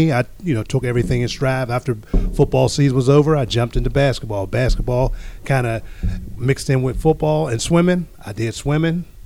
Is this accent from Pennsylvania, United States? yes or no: yes; Pennsylvania, United States; Growing up in the Hill District, it was a lot of things going on a lot of kids can get into.